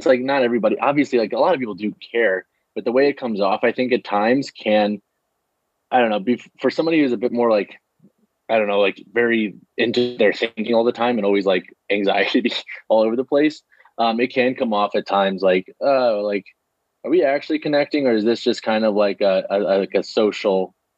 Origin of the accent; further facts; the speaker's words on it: Missouri, United States; I grew up in Missouri.